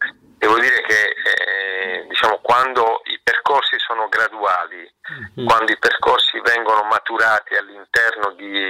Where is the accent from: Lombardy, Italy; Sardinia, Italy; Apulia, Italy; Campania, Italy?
Apulia, Italy; Andria; in giro per la mia città natale, che appunto è Andria